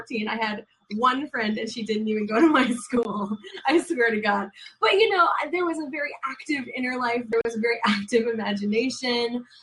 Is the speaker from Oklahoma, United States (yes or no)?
no; New Jersey, United States; And I was only taking one class, and I'm from Jersey, and I went to school in Jersey.